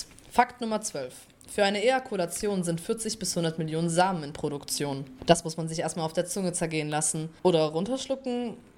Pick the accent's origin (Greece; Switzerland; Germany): Greece; was ich als Griechin bestätigen kann.